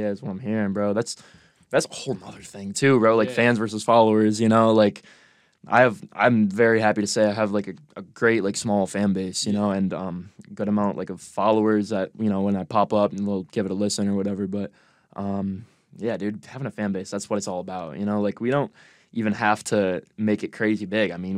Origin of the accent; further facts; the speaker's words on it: Cortland, New York, United States; I'm from Cortland. So if anybody knows Cortland, you all know a lot about that, I'm sure.